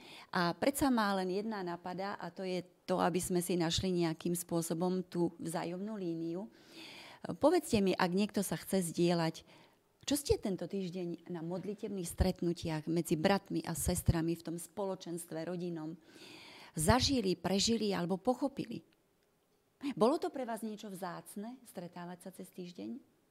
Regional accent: Banská Bystrica, Banská Bystrica Region, Slovakia; Som predsa len z Bystrice a mohli sme sa minúť

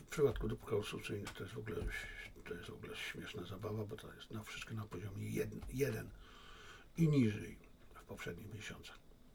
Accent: China; Polish is a second language; Ale ja mówię, dlatego, że ja jestem Chińczykiem, jestem. Ja kocham Chiny, to ja jestem nacjonalistą chińskim

